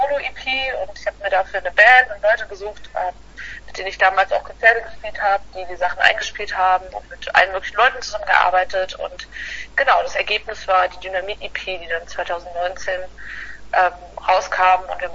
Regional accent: Hesse, Germany; now in Hamburg, Germany; wohne aber schon relativ lang in Hamburg. Ist zum Musikmachen doch ein bisschen schöner als, ich komme aus der Nähe von Fulda, wenn ihr das was sagt.

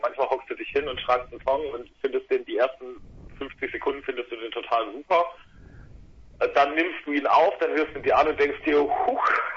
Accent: Southern Germany, Germany; now in Celle, Germany; Also ich komme eigentlich aus Süddeutschland

